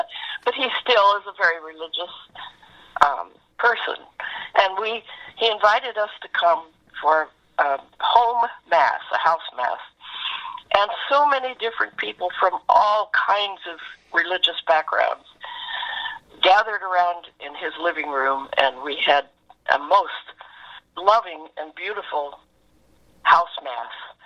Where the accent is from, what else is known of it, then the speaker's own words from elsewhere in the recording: Indianapolis, Indiana, United States; born there; I was born right here in Indianapolis. In 1934.